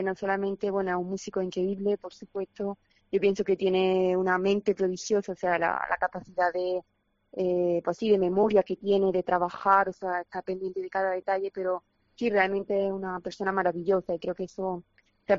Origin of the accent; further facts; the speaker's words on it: Granada, Andalusia, Spain; me hace muchísima ilusión volver a Granada, volver al festival, a mi tierra.